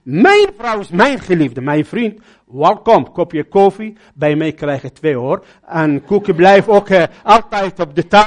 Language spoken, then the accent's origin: Dutch; Babylon, Babylon Governorate, Iraq; first language Arabic; Dutch is a second language; Ik heb een Arabische Bijbel. Hele zware vertaling. Dat is mijn taal. En ik kom uit Babylon.